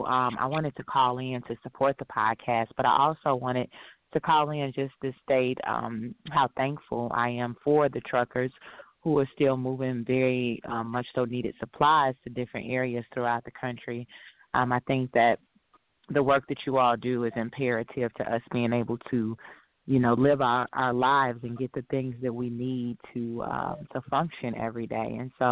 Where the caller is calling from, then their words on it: Chicago, Illinois, United States; I'm calling in from the Chicagoland area.